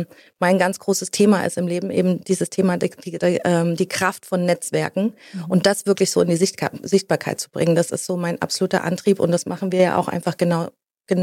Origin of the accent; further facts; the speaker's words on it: eastern Germany, Germany; ich bin fast 46, werde jetzt im Januar 46, ich bin in der ehemaligen DDR groß geworden